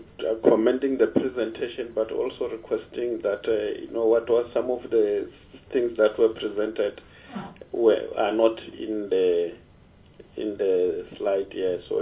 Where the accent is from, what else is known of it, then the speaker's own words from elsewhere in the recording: Limpopo, South Africa; I'm from Limpopo